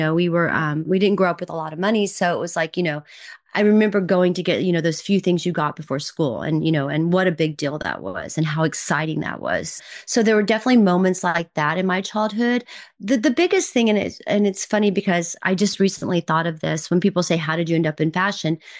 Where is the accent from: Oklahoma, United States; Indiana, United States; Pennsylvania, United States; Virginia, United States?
Oklahoma, United States; Oh, originally I grew up in Oklahoma, right on the border of Kansas and Oklahoma. So Midwestern.